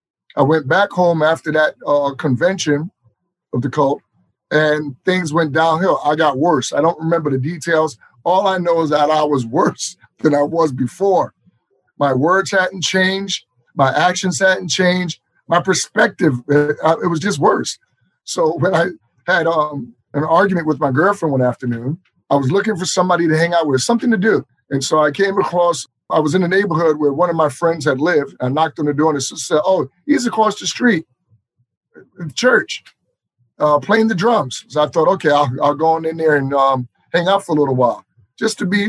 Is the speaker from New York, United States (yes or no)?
yes; Harlem, New York, United States; also born or lived in Connecticut; I was born in Harlem. I grew up partially in New York and partially in Connecticut.